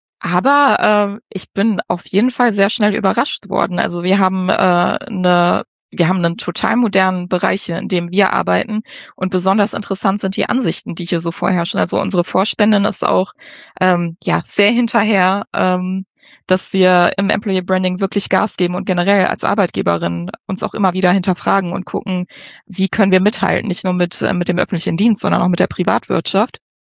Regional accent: Wuppertal, North Rhine-Westphalia, Germany

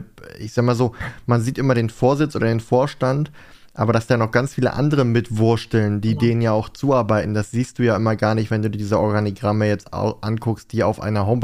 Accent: Northern Germany, Germany; Ich als Norddeutscher

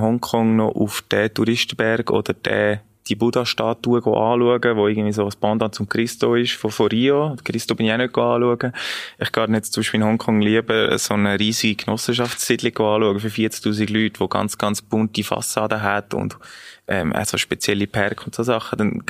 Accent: Switzerland; Aber in der Schweiz ist wirklich meine Heimat, da fühle ich mich wirklich wohl und da bin ich ja daheim.

